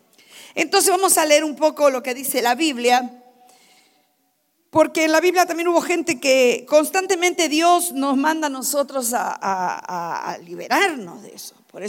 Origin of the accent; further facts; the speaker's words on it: Argentina; Entonces, en mi país la gente se suicida tirándose en las vías del tren. En Argentina la gente hace eso, ¿no?